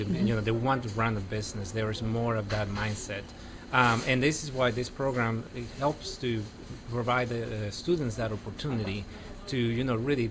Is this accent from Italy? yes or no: no; Costa Rica; English is a second language; moved away as an adult; now in Rock Hill, United States; I'm originally from Costa Rica, so if you hear an accent, that's where it's coming from. But I came to Winthrop University. That's what brought me to Rock Hill 13 years ago.